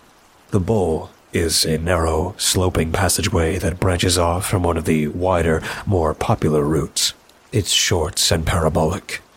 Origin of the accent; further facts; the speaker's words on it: Alabama, United States; My hometown in Jackson County, Alabama, is notorious for its cave systems, which attracts all manner of visitors who would otherwise never set foot in our little corner of the South.